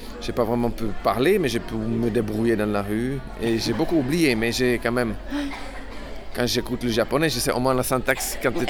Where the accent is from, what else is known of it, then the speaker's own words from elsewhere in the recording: Czechia; first language Czech; French is a second language; Je parle 6 langues, je crois. Donc tchèque, c'est ma langue maternelle que je parle très bien. Français, c'est ma meilleure langue étrangère. Mais je parle aussi allemand, anglais, espagnol et un peu l'italien.